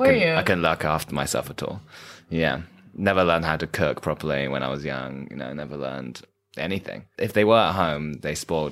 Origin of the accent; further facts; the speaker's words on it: Cambridge, East of England, United Kingdom; born there; I was born in Cambridge.